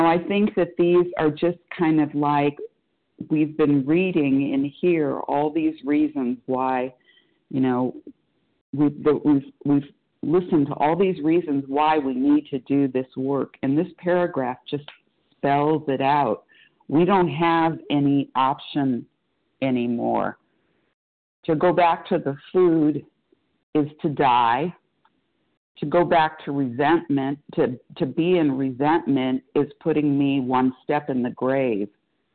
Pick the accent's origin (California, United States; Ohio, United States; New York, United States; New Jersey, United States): California, United States; Good morning. … I'm from Southern California.